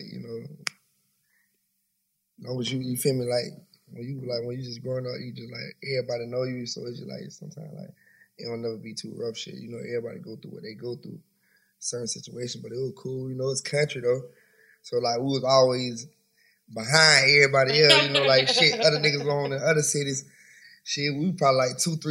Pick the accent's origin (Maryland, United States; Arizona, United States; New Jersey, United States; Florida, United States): Florida, United States; Tallahassee; Tallahassee.